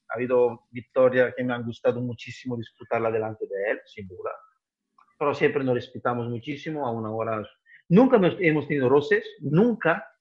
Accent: Italy; Spanish is a second language; now in Spain; siendo yo italiano, mujer española

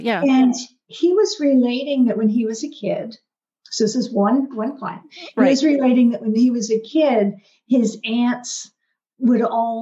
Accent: Northeast, United States; I'm white. I'm from the Northeast.

